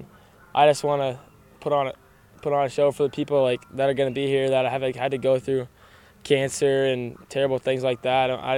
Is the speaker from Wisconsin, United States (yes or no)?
no; Indiana, United States; Growing up in Indiana, like, I would always be over there.